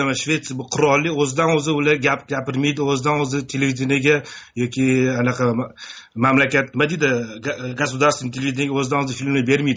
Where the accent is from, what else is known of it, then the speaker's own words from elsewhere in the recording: Tashkent, Uzbekistan; Mana bu Toshkentda o'sganman, bu narsa normal.